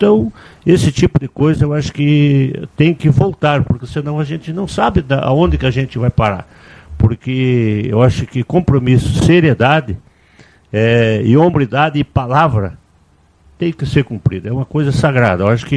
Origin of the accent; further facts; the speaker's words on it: Lagoa Vermelha, Rio Grande do Sul, Brazil; born there; Hoje, Ademar, eu estou com 76 anos. Eu nasci na nossa Lagoa Vermelha, né?